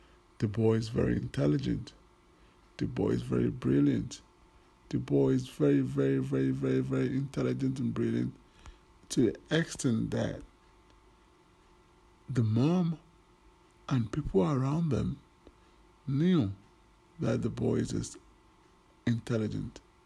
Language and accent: English; Paris, Île-de-France, France; I'm from Paris.